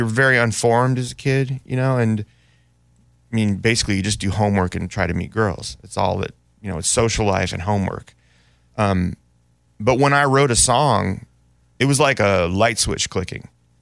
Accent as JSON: {"language": "English", "town": "Oakland", "region": "California", "country": "United States", "tie": "born or raised there", "said": "especially growing up in Oakland, there's a lot, you know … is really big"}